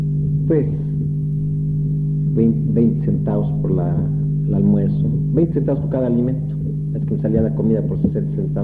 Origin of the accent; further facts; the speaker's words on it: Mexico City, Mexico; Pero sí lloré en esa vez cuando yo salí del Distrito Federal, mi tierra natal.